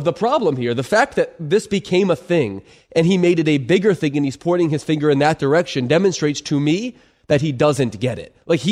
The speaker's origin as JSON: {"language": "English", "town": "Philadelphia", "region": "Pennsylvania", "country": "United States", "said": "I'm from Philadelphia, so that's what I say to pretty much everybody."}